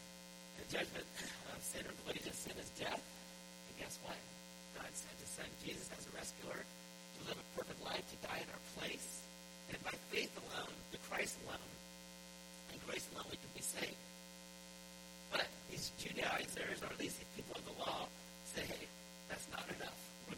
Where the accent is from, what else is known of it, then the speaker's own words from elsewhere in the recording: East Coast, United States; We're from the East Coast, right?